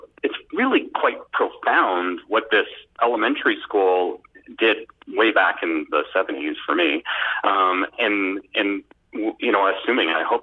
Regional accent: Ottawa, Ontario, Canada; since I'm talking to you and you're located in my hometown of Ottawa, it actually hit me right now going, you know, when it all started, when it came to running, is I went to an elementary school in Bell's Corners.

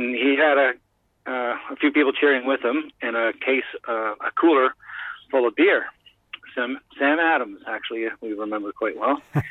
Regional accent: Canada; And he saw this shirt, and so he knew I was from Canada

